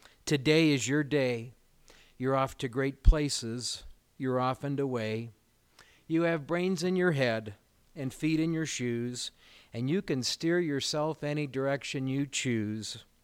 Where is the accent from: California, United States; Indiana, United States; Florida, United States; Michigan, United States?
Indiana, United States; South Bend; I'm from South Bend, Indiana, a big small town, a working man's town